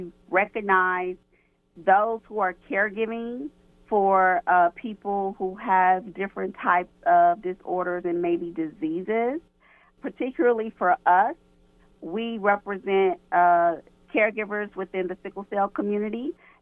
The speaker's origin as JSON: {"language": "English", "town": "Chicago", "region": "Illinois", "country": "United States", "moved": "yes", "said": "I am originally from Chicago, and I came to Oklahoma to go to school."}